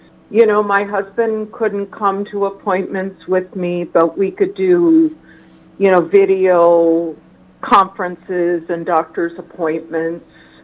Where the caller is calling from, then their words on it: Anchorage, Alaska, United States; Yes, I'm calling from Anchorage, Alaska, where sunrise has just happened a few minutes ago.